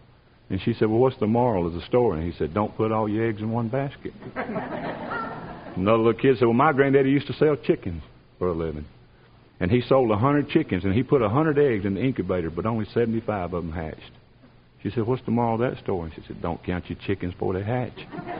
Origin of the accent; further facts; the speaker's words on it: Georgia, United States; From that statement right there, you can tell that I was born and raised here in Georgia. I'm a dying breed. There's not too many of us left.